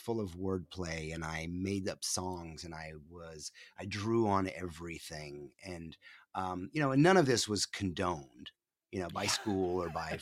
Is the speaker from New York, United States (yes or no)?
yes; New York, United States; moved away as an adult; I grew up in upstate New York, the northeast corner of New York State, hemmed in by Burlington, Vermont, and Montreal. So a tiny little town with no culture whatsoever. We moved there because it was a military base. I lived there until I was 19 years old